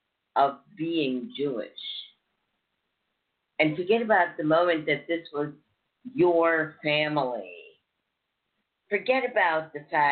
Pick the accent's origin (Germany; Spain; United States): Germany; English is a second language; if I have to think about that during my growing up in Germany, all I heard and all I lived with was horror and memory of losing families